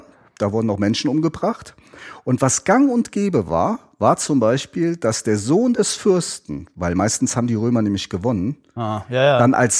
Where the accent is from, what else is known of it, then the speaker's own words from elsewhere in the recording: Koblenz, Rhineland-Palatinate, Germany; Und im Dialekt sagt man auch immer noch Covalenz. Covalenz. Ich komme aus Covalenz.